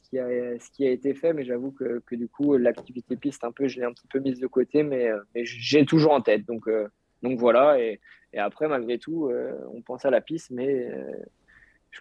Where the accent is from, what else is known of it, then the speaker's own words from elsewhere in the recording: France; Après, je suis français, c'est peut-être pas très objectif